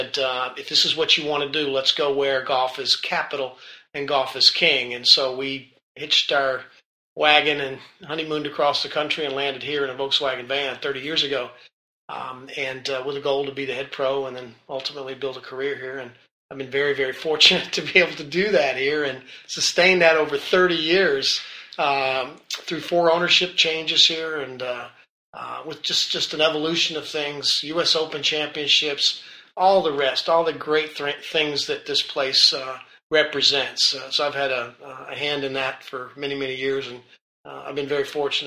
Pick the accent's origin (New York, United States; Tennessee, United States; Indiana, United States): Tennessee, United States; Memphis; I was an athlete in college at Rhodes College, a private university in Memphis, Tennessee, my hometown.